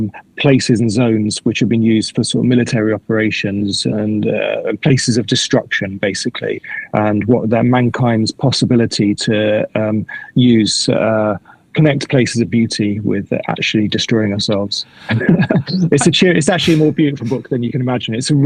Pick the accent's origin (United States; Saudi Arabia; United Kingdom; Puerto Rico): United Kingdom; London; I'm a Londoner. I've never left here.